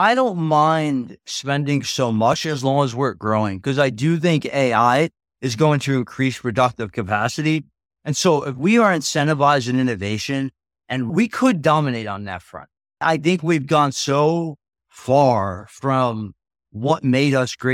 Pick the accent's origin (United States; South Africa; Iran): United States; I couldn't think of any greater honor than being an American, right? Being born in America, you had a chance to be president.